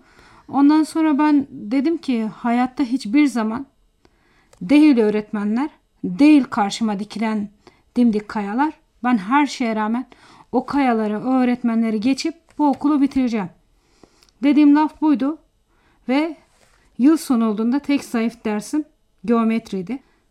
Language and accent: Turkish; Yazıhan, Malatya, Turkey; born there; Evet, Malatya Yazıhan ilçesinde dünyaya geldim.